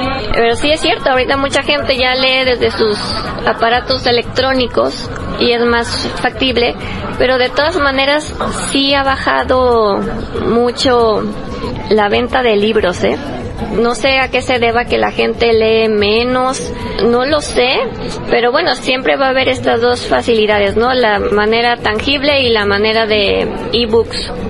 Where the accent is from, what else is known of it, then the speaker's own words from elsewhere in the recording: Córdoba, Veracruz, Mexico; yo que soy de Veracruz, de Córdoba, que crecí con todo esto de los ferrocarriles